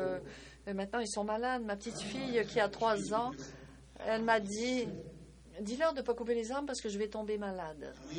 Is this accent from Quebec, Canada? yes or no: yes; Quebec, Canada; mon vrai pays, c'est la forêt boréale qui est le long de la rivière Broadback. C'est là que je suis né. C'est de là que je viens.